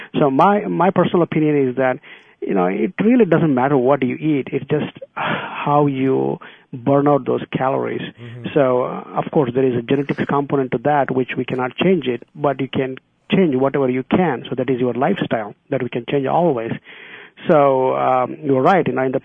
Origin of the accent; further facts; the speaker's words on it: India; English is a second language; I mean, I come from India, so I'm just going to give one example how things have changed.